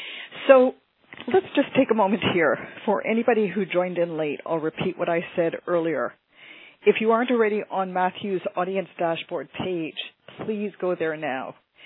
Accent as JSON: {"language": "English", "town": "Toronto", "region": "Ontario", "country": "Canada", "lives_now": "Vancouver, Canada", "said": "Well, I'm from Toronto originally. I live in Vancouver now."}